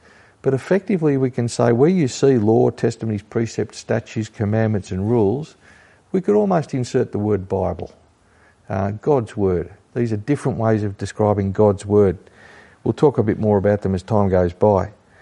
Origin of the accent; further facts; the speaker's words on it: Australia; And I said, "Mate, we're from Australia, but I had a book."